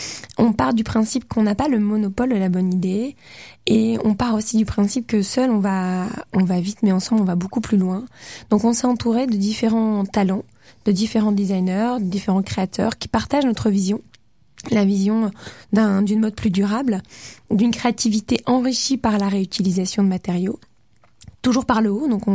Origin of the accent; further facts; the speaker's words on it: Hauts-de-France, France; Moi, je suis originaire du Nord, je suis fille d'agriculteur, donc ça veut dire que j'ai grandi à la campagne. J'ai grandi dans un univers réellement connecté à la nature.